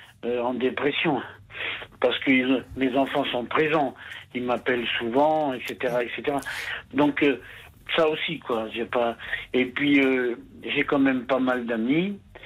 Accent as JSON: {"language": "French", "country": "Spain", "said": "donc vous vous doutez que je suis espagnol."}